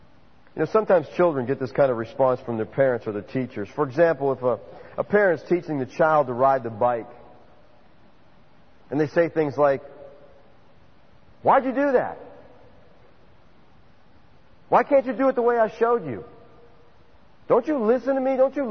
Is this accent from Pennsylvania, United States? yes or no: yes; Erie, Pennsylvania, United States; I thought that was interesting because I grew up in Erie, Pennsylvania.